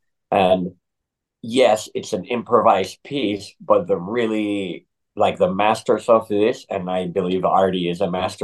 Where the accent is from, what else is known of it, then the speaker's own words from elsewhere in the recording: Mexico; And so all of that came to me growing up in Mexico.